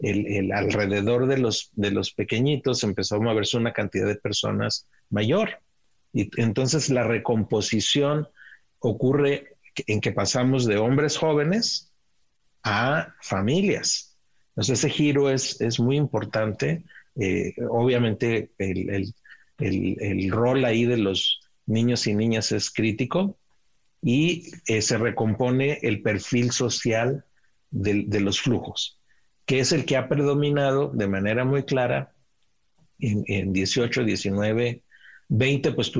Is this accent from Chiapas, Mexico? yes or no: no; Ciudad Juárez, Chihuahua, Mexico; Yo crecí en Ciudad Juárez y como niños cruzábamos al otro lado a jugar al parque de enfrente.